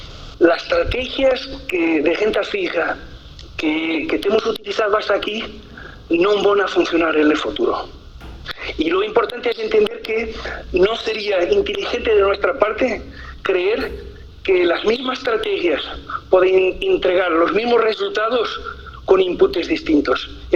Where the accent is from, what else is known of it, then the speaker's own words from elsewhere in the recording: Lisbon, Portugal; Yo soy portugués, soy de Lisboa.